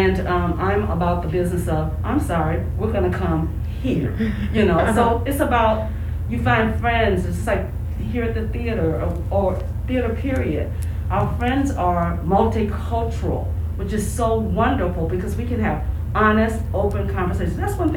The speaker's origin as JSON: {"language": "English", "region": "Mississippi", "country": "United States", "tie": "born or raised there", "moved": "yes", "said": "I was a country girl because I grew up in Mississippi, but my family moved north."}